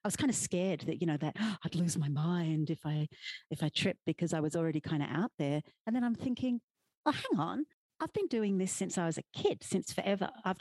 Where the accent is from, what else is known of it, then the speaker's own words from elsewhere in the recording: Australia; now in Las Vegas, United States; I'm originally from Australia, now living in Las Vegas, New Mexico.